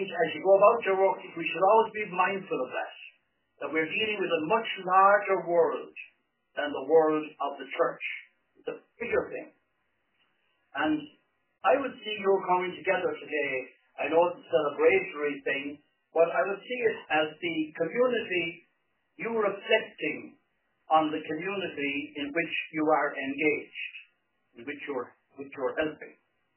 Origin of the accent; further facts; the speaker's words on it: Munster, Ireland; when I was a kid growing up in West Waterford